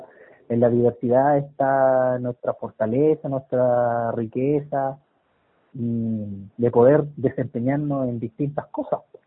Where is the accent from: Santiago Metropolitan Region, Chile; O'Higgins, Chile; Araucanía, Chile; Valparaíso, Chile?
Araucanía, Chile; Purén; yo vengo de Purén, de allá son mis padres y mi familia, paterna y materna, y bueno, mi padre … mi madre